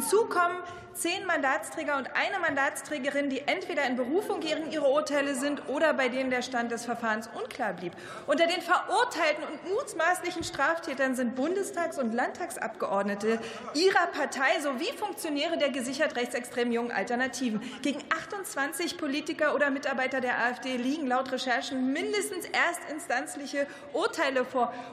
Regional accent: Cottbus, Brandenburg, Germany; Ein Fotograf aus Cottbus, meiner Heimatstadt

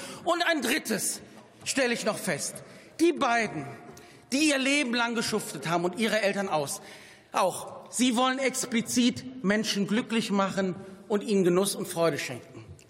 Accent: Wuppertal, North Rhine-Westphalia, Germany; meine Heimatstadt Wuppertal

